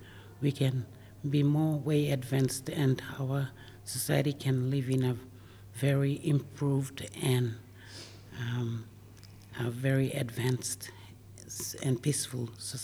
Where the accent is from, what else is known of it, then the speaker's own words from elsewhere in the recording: Papua New Guinea; I am coming from Papua New Guinea, and I am speaking from PNG women's perspective.